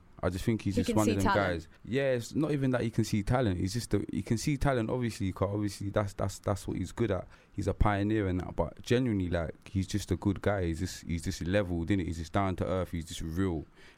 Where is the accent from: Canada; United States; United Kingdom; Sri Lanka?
United Kingdom; Luton, East of England; I'm from Luton, you know what I'm saying? So there's not many people from Luton that have like made it